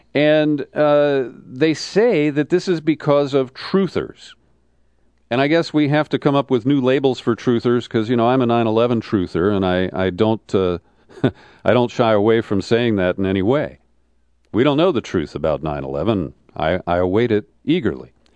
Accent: Cincinnati, Ohio, United States; And when I grew up in Cincinnati in the 1950s

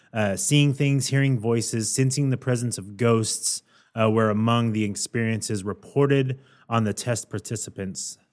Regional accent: Mexico; I'm from Mexico.

